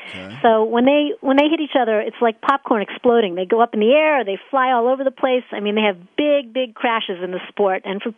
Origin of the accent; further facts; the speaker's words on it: Massachusetts, United States; now in New York, United States; I'm calling you from New York. I grew up in Massachusetts, but my mom is from Cincinnati.